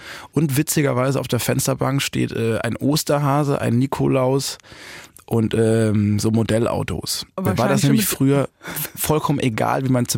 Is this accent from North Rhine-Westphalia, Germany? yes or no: no; Busenbach, Baden-Württemberg, Germany; born or raised there